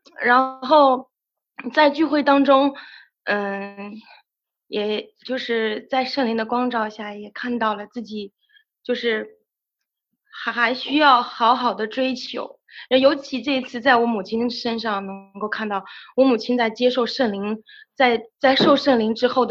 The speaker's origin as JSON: {"language": "Chinese", "town": "Baotou", "region": "Inner Mongolia", "country": "China", "said": "我是包头的"}